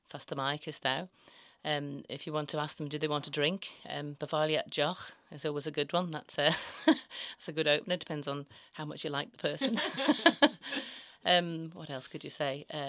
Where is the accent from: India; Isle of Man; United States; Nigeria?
Isle of Man; I come from the Isle of Man.